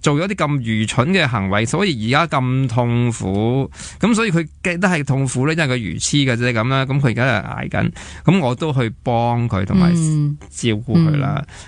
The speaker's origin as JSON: {"language": "Cantonese", "country": "Hong Kong", "said": "其实作为香港人啊"}